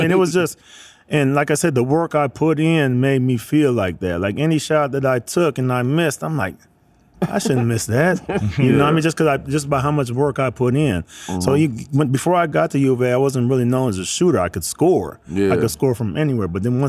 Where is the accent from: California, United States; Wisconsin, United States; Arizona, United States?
Arizona, United States; Like, I'm from Arizona, so I see rain probably 15 days out the year.